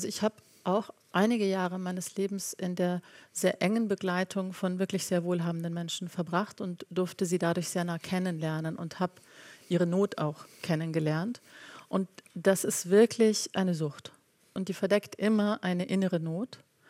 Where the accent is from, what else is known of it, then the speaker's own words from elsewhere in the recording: Bali, Indonesia; also born or lived in Germany; Und ich bin nicht nur auf Bali aufgewachsen, sondern auch in Deutschland.